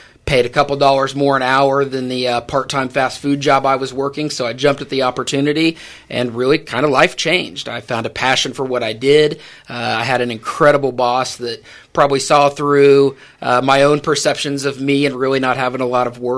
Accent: Coffeyville, Kansas, United States; A little bit about me. I grew up in Coffeville, Kansas. So I grew up down in southeast Kansas.

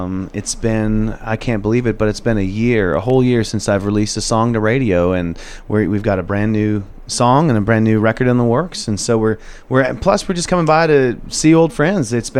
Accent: Pembroke, Ontario, Canada; every June I do a celebrity charity golf tournament in my hometown.

